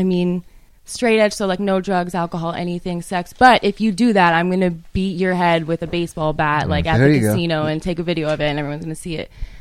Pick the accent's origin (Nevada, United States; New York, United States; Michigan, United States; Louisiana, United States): Nevada, United States; Reno; now in Nashville, United States; He's at home. I'm from Reno, Nevada. He's still at home.